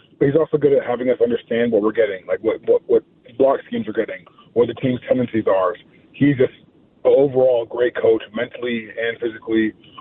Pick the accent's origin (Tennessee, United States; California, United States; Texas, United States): Texas, United States; Coppell; just growing up in Coppell and then you know, having a career where I haven't played in Dallas since high school